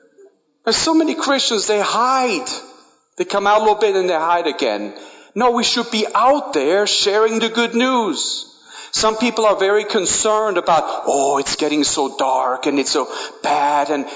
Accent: Switzerland; Of course, growing up in Switzerland, one of the favorite sports is football

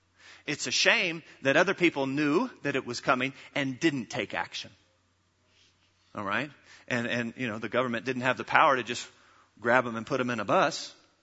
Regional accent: United States; Where I grew up in the States, there are all kinds of different weather patterns. And typically, where I grew up, the weather came from the west and it went to the east.

